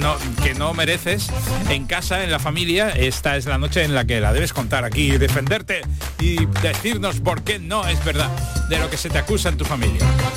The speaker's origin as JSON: {"language": "Spanish", "region": "Andalusia", "country": "Spain", "said": "Que se queda, Me Quedo en Andalucía, que es mi tierra."}